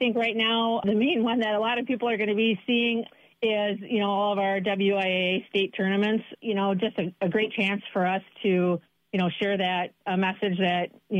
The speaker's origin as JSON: {"language": "English", "town": "West Allis", "region": "Wisconsin", "country": "United States", "tie": "born or raised there", "said": "as a first-generation farmer, you know, when I was growing up in West Dallas, Wisconsin, you know, I was a city girl and I didn't know anything about farms."}